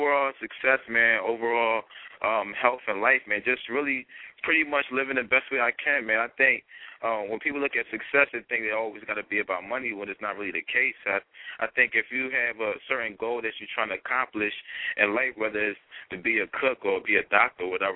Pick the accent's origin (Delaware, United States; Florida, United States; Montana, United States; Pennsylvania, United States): Pennsylvania, United States; Philadelphia; I'm from Philadelphia, born and raised, you know.